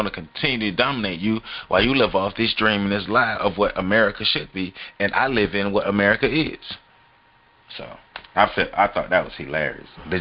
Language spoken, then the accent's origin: English; United States; I'm American too, so Americans do love to be lied to.